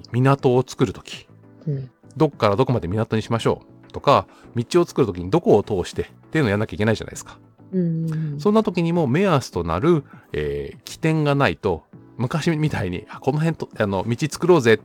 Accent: Gunma, Japan; うちの実家群馬県とかは

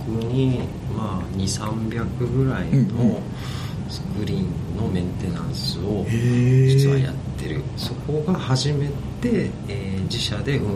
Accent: Kyushu, Japan; now in Atsugi, Japan; 私がもともと九州の方の出身で

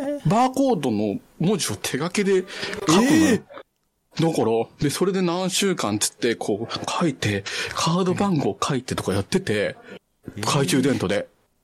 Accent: Ichikawa, Chiba, Japan; 元八幡っていうね、僕の地元のあのツタヤがあるんだけど、もうなくなっちゃったんだけどね。

